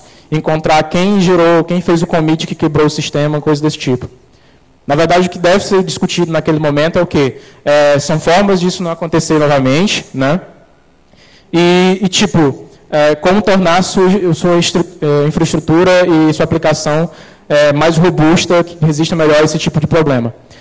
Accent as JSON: {"language": "Portuguese", "region": "Ceará", "country": "Brazil", "said": "Eu sou cearense, viu, pessoal?"}